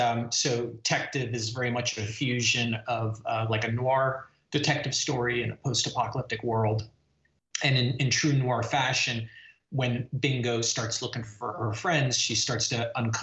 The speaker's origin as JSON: {"language": "English", "town": "Miami", "region": "Florida", "country": "United States", "tie": "born or raised there", "said": "And, you know, when I was growing up in Miami, I lived through Hurricane Andrew."}